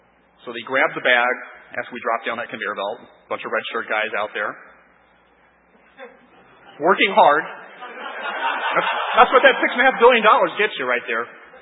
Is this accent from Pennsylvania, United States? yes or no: no; Indianapolis, Indiana, United States; I'm from Indianapolis, in case you couldn't figure that out from, like, my flights.